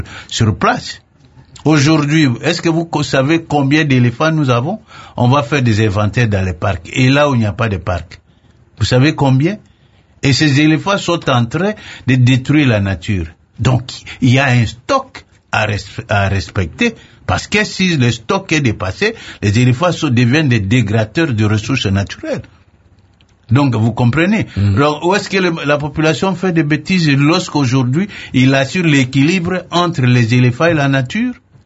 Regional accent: Lomé, Maritime, Togo; moi je viens de la région de Lomé, là, le cœur de ce pays.

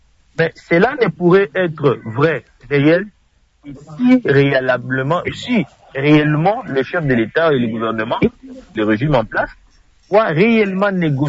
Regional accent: Katanga, DR Congo; Moi, je suis aussi, je suis du Katanga.

